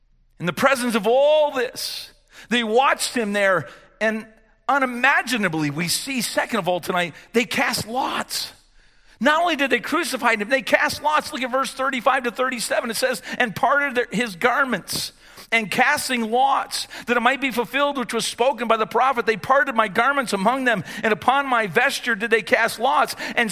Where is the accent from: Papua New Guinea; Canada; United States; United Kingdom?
Canada; listen, I'm Canadian. But I want to thank you for your service.